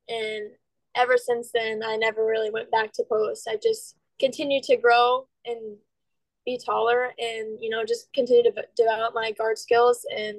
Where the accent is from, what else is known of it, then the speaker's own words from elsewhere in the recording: Edwardsville, Illinois, United States; Yeah, so I grew up in Edwardsville, like you said. I've lived there my whole life.